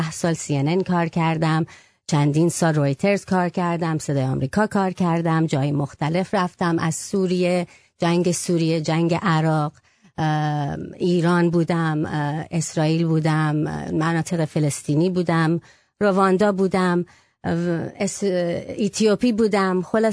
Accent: United States; I'm an American Iranian. My American side is freaking out.

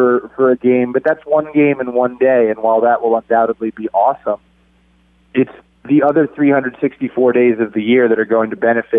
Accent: New York, United States; I grew up just outside New York, so I'm all New York all the way in terms of my professional team allegiances.

